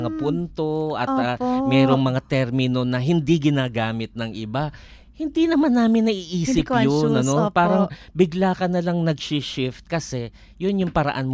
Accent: Pasig, Metro Manila, Philippines; Kasi taga-Pasig ako.

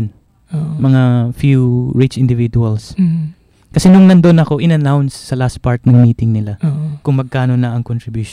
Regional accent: Mindanao, Philippines; nung nalaman nila from Sulu ako

